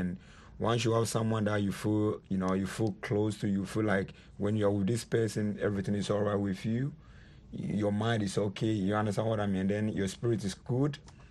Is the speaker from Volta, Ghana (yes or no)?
no; Bukom, Greater Accra, Ghana; I fight for Ghana. I fight for my people because I grew up in Bukom